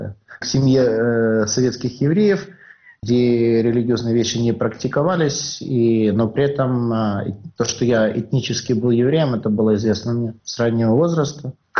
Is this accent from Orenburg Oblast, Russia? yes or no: yes; Orenburg, Orenburg Oblast, Russia; born there; На самом деле я родился в России, на Южном Урале, в городе Оренбурге. И первые несколько лет своей жизни я жил еще во времена Советского Союза, в Российской Федерации.